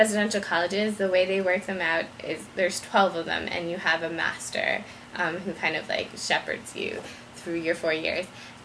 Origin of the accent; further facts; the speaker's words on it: United States; obviously growing up in America, like, you see Christmas around you all the time